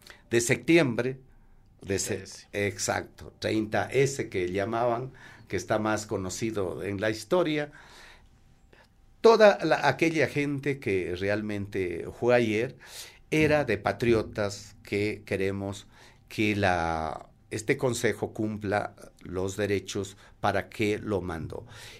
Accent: Ecuador; no nos han quebrado como ecuatorianos

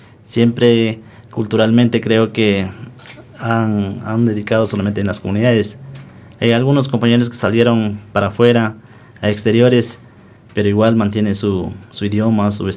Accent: Sucumbíos, Ecuador; soy de la provincia de Sucumbíos, de una comunidad Cofán Dureno.

